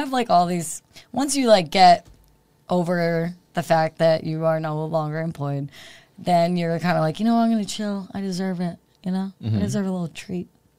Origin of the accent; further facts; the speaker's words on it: New York, United States; Upstate New York.